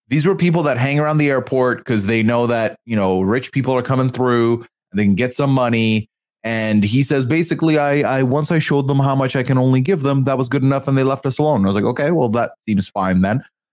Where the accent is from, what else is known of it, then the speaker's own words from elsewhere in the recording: Dubai, United Arab Emirates; when I would tell people that I came from Dubai, the immediate thought was, oh, you're loaded.